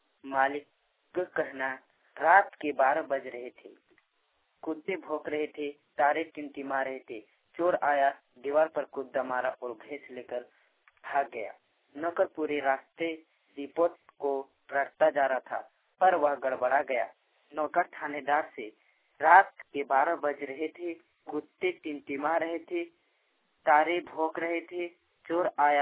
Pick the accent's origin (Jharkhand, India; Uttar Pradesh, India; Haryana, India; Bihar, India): Jharkhand, India; ग्राम person, post की जसवता, प्रखंड धनवार, जिला गिरिडीह, झारखंड का रहने वाला हूँ।